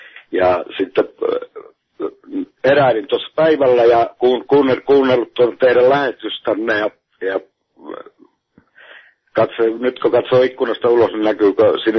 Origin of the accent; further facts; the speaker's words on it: Ivalo, Lapland, Finland; now in Helsinki, Finland; nyt olen täällä Helsingissä. Ja olen tuolta Ivalosta lähtöisin